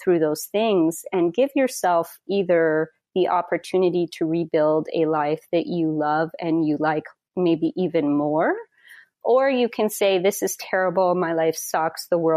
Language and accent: English; Wyoming, United States; I'm from Wyoming originally.